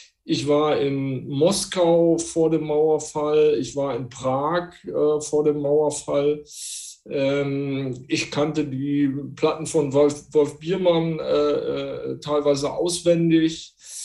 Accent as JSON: {"language": "German", "region": "North Rhine-Westphalia", "country": "Germany", "tie": "born or raised there", "said": "Ich bin 1964 geboren im Münsterland, habe da Abitur gemacht in der Nähe von Münster"}